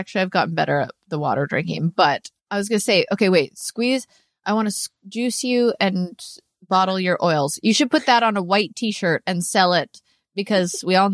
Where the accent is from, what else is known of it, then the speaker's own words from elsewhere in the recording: Canada; I'm Canadian.